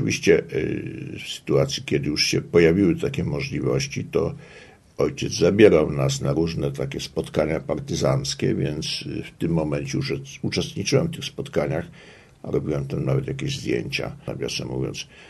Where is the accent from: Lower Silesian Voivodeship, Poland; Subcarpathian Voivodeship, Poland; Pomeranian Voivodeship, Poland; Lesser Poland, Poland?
Lesser Poland, Poland; Kraków; born there; Ja się urodziłem w Krakowie w 1945 roku, ponieważ rodzice po tych wszystkich walkach partyzanckich udali się do Krakowa.